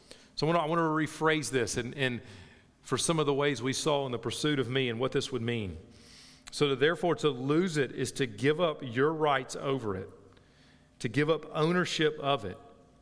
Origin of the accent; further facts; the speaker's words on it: United States; I'm an American, and in America, if there's one word you don't touch, that's the word rights.